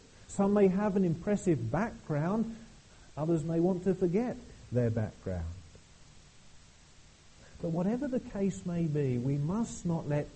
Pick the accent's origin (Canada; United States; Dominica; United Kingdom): United Kingdom; England; Now, when I became a Christian, I didn't cease being an Englishman.